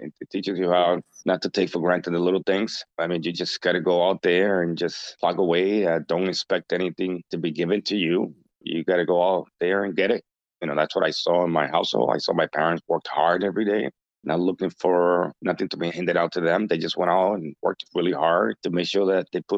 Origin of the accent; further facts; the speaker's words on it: Dominican Republic; now in United States; When I came from the Dominican Republic, I went to the Tarbox.